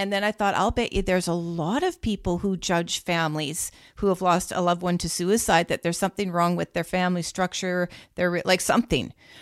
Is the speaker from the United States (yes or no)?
no; Canada; But in Canada, we're both Canadian.